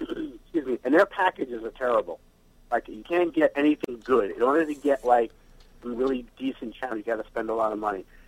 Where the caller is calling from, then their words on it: Port Jefferson, New York, United States; I'm in Port Jeff right now.